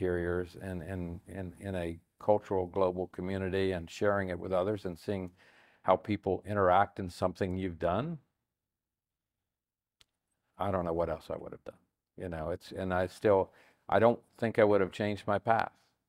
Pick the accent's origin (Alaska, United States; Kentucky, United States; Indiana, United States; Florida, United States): Alaska, United States; also born or lived in Southern US; I'm actually from Alaska, and we actually have a summer home.